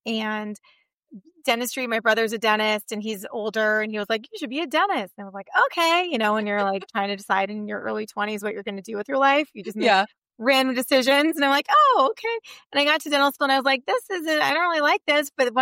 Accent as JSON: {"language": "English", "region": "Arizona", "country": "United States", "tie": "born or raised there", "said": "and then here I am back home. I was born and raised here in Arizona."}